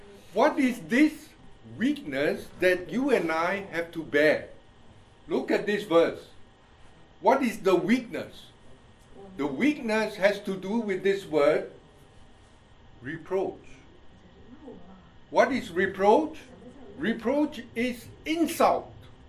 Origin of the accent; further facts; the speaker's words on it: India; accent: Indian; English is a second language; So he thinks I have Indian accent.